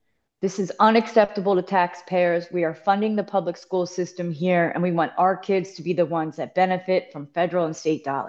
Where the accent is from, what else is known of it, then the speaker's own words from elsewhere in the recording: Middletown, Delaware, United States; from Middletown, Delaware.